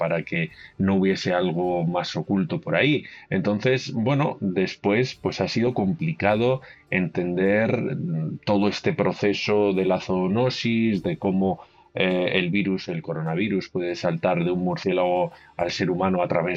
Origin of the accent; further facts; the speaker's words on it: China; Spanish is a second language; esto choca viniendo de un país tan endogámico como es China